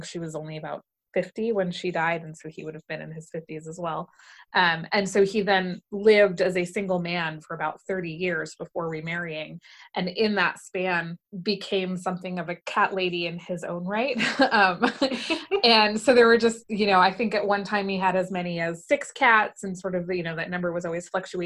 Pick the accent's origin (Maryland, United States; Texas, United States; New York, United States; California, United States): New York, United States; Brooklyn; I grew up, I was born in Brooklyn, and we lived in Park Slope. My parents bought the house there sometime in the 70s, and we lived there until 93. So I was 9 years old when we moved out of the city.